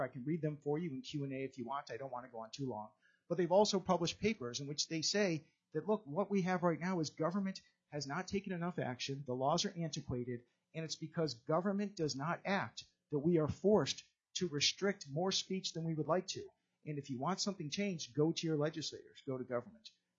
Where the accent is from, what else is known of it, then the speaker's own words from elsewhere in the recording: Florida, United States; I'm from Florida. So Atlanta, Florida, they're kind of closer.